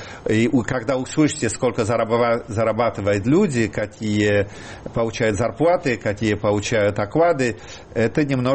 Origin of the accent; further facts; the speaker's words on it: Warsaw, Masovian Voivodeship, Poland; Russian is a second language; Я приезжаю из Варшавы, у нас этого нету.